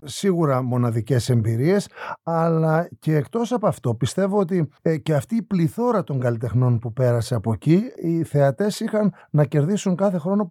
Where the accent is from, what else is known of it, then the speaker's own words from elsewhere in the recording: Samos, North Aegean, Greece; Επειδή εγώ κατάγομαι από την Σάμο